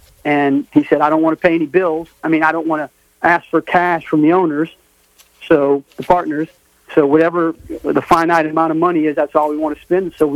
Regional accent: New Orleans, Louisiana, United States; even though we're all from New Orleans

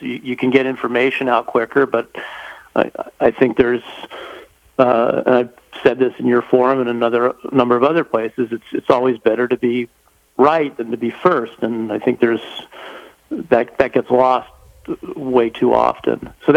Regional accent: Los Angeles, California, United States; growing up in the Los Angeles area.

